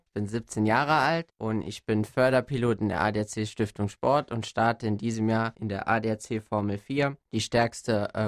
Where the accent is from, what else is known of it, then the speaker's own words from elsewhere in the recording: Saarland, Germany; Für mich als Saarländer ist das halt das Heimrennen der Saison